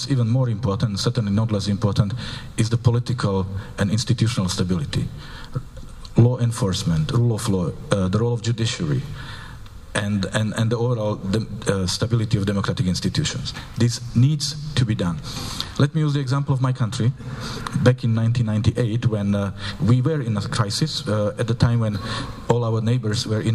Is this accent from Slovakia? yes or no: yes; Slovakia; I'm coming from Slovakia, and this gives me a special advantage of having the experience of being on both sides of the fence.